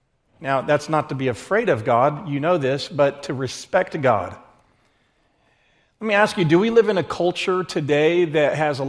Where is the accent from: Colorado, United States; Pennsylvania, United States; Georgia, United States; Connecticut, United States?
Georgia, United States; Atlanta; I grew up in Atlanta, and I must confess to you that I was given permission to watch Saturday Night Live at a young age.